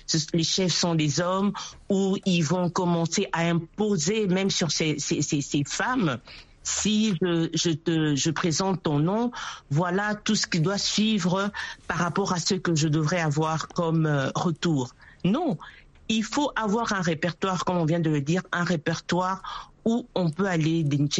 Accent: DR Congo; chez nous en RDC

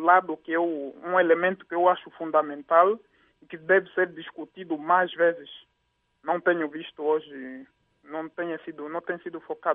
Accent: Angola; Como angolanos, acho que é muito importante seguirmos esse programa

